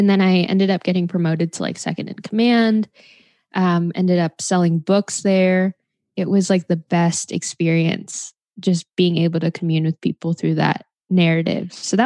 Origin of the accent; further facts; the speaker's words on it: Los Angeles, California, United States; I grew up in Los Angeles, but I immigrated here when I was about five.